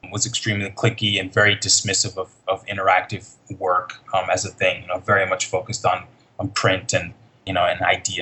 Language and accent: English; Nigeria; It seemed completely normal to me.